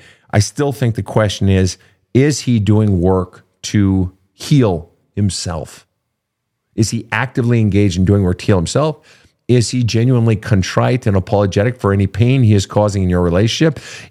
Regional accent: Minnesota, United States; Some of the best have been done at the University of Minnesota, my home state.

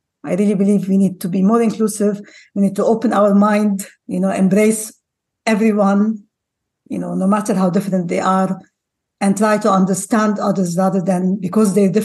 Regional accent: Lebanon; also born or lived in Ghana; I'm from a mixed heritage. My father's Lebanese, my mother's Ghanaian. And I was born in Ghana, but ended up, you know, moving from a very young age, from about the age of 4 or 5 to Lebanon.

